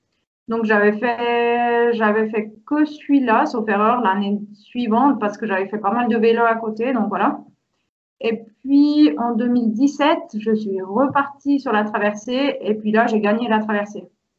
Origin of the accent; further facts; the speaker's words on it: Valais, Switzerland; j'ai 37 ans et puis je viens de Suisse, du Val-de-Bagne.